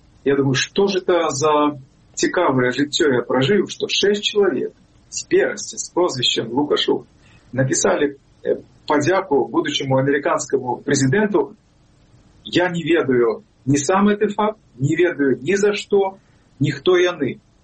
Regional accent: Brest, Brest Region, Belarus; Ну, я ж сам родом з Берестя.

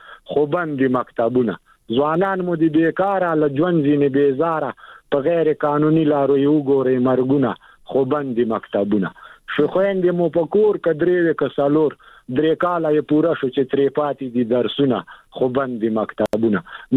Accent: Afghanistan; نو دغسې موږ هم افغانان تاسو غوندې

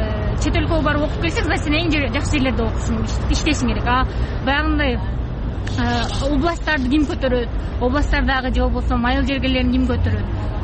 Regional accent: Osh, Osh Region, Kyrgyzstan; мен өзүм Оштон келгем, Оштогу университеттерде көтөрүүгө болгон салым кошсок жакшы болмок да

